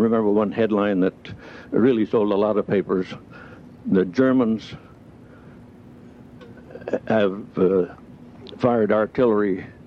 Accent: Spokane, Washington, United States; Well, I was born in Spokane, Washington, before the beginning of time.

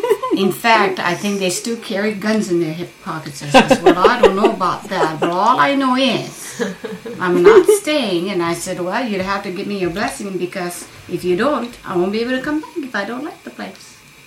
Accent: Vancouver, British Columbia, Canada; born there; No, I was born in Vancouver in 1912, 1st of December.

